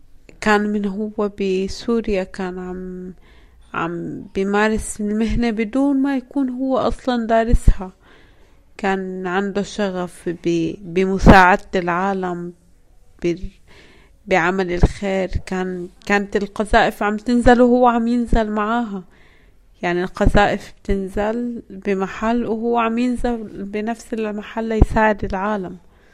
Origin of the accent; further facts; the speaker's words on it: Palestine; ببساطة لأنه يمكن لأنه إحنا فلسطينيين